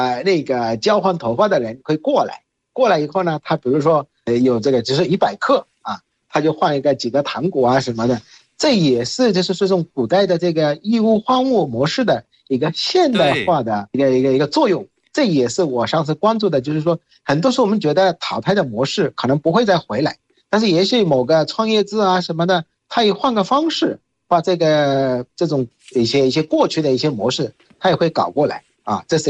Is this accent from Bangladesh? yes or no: yes; Bangladesh; Chinese is a second language; 因为我们孟加拉人的这个做饭